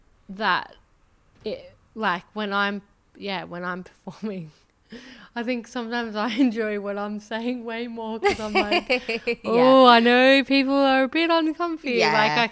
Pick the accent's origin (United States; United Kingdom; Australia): Australia; New South Wales; I'm from the Northern Rivers.